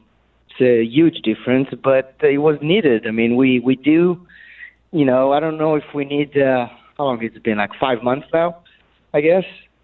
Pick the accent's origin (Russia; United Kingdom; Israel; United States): Israel; moved away as an adult; when I came from Israel in 2013, and I've been living off my suitcase basically for 7 years now